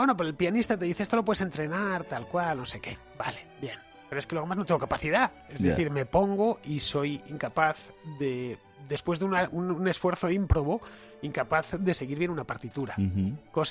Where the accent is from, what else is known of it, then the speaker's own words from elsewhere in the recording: Madrid, Community of Madrid, Spain; soy muy madrileño